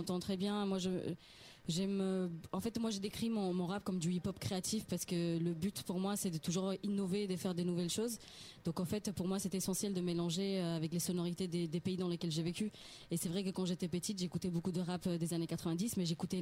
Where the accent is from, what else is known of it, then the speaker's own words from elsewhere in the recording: Malaga, Andalusia, Spain; also born or lived in India / Portugal; now in Lyon, France; quand j'avais 3 ans, je suis allée au Portugal. Donc j'ai vécu là-bas un an, j'ai fait la demande de nationalité. Après, j'ai déménagé en Espagne, à Malaga, où j'ai vraiment grandi. Et après, j'ai déménagé en France pour faire mes études et j'y suis restée